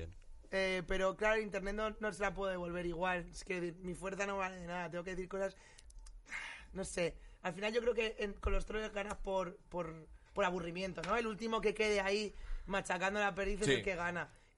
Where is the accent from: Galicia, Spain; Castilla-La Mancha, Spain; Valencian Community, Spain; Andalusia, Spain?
Valencian Community, Spain; Alicante; Bueno, pues me crié en Alicante, pero mi familia es de Madrid.